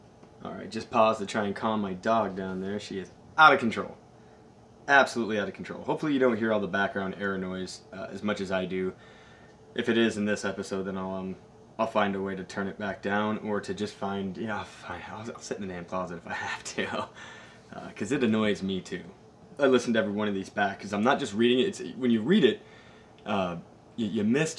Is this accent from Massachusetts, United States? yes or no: no; Edmonds, Washington, United States; I grew up in Edmonds, Washington.